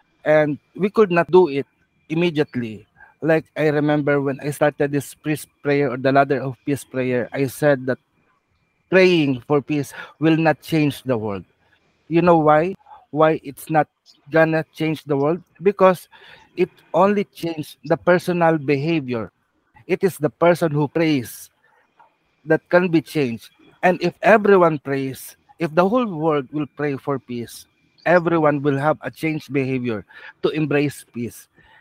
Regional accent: Philippines; Probably we as Filipino are easy-go-lucky.

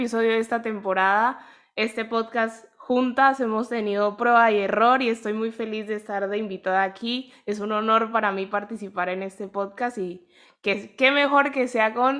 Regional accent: Mexico; creciendo en México, negué mucho el ser negra.

